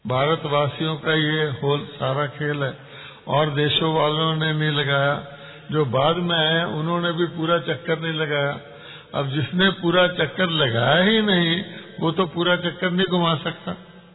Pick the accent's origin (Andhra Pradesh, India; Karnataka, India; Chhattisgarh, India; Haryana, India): Karnataka, India; Belgaum; मैं कर्नाटक से आया हूँ, बेलगाम से आया हूँ, वो मेरा घर है